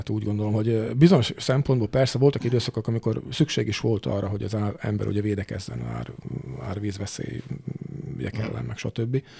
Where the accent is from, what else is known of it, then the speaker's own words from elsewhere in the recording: Tejfalu, Trnava Region, Slovakia; ugye Bacsfa mellett nőttem fel, Tejfalon nőttem fel